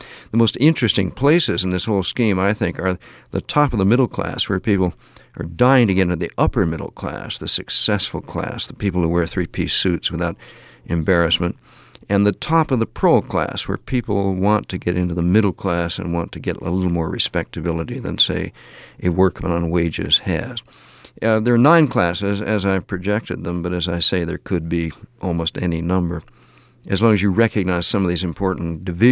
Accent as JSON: {"language": "English", "town": "Pasadena", "region": "California", "country": "United States", "tie": "born there", "said": "the pull of the class into which I was born in Pasadena, California, which is like Westchester, or, you know, like Bryn Mawr. It's a costly suburb of a large city"}